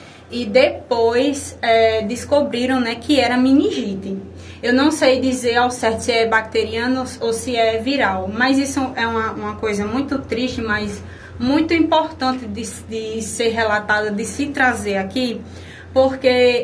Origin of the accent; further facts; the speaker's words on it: Açu, Rio Grande do Norte, Brazil; now in Santa Cruz, Brazil; Eu atualmente eu resido aqui em Santa Cruz, mas eu sou da cidade de Açu, tá certo?